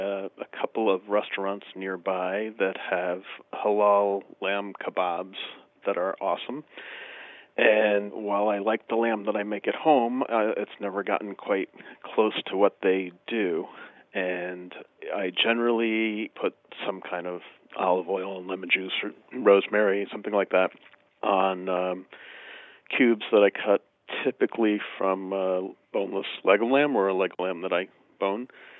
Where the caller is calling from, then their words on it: Albany, New York, United States; Near Albany, New York.